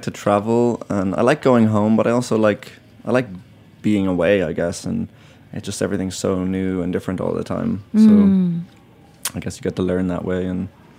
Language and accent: English; Dublin, Leinster, Ireland; moved away as an adult; now in New York, United States; Well, I'm from Dublin, Ireland, and I lived there till I was about 21, and then I came to New York.